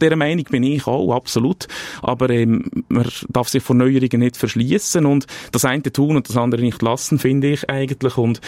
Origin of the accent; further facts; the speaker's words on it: Switzerland; Nein, eigentlich so wie heute bei uns in der Schweiz gejodelt wird, wird nur bei uns gejodelt.